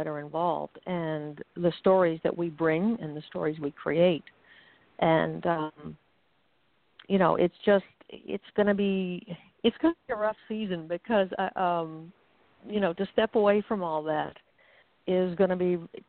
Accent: Florida, United States; You know, I grew up in Florida, so that's huge, football.

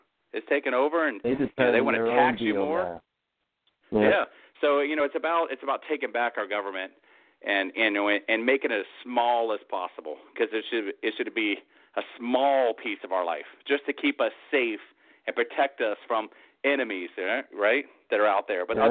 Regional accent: Florida, United States; I really want to do something, for my hometown. This is where I'm from. My family dates back here 5 generations, and I hope to make a positive difference for my community.

